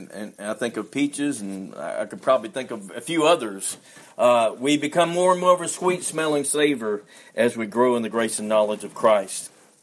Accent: Georgia, United States; I say this because I'm from Georgia, but anyway, they got lots of peaches there.

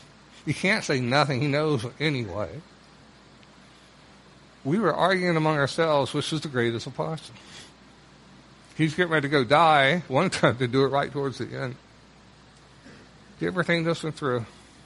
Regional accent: the South, United States; I'll use in reference since I grew up in the South.

